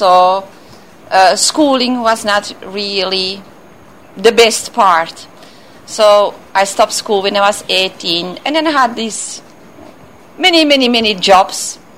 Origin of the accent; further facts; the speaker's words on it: Antwerp, Flanders, Belgium; moved away; I'm from Belgium, from Antwerp, actually.